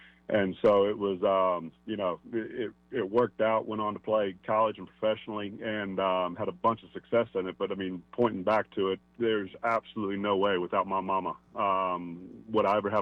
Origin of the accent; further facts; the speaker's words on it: Greensboro, North Carolina, United States; So we grew up in North Carolina. My mom, both my parents are originally from Greenville. But we grew up there in Greensboro